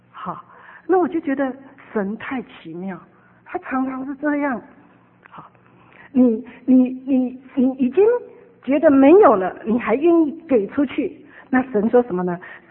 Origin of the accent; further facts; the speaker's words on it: Taiwan; 我从台湾来我只带了几千块